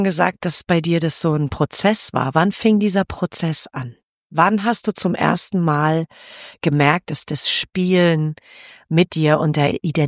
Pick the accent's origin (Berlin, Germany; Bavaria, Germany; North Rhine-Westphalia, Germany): Bavaria, Germany; in Fürstenfeldbrucker Landkreis, da wo ich aufgewachsen bin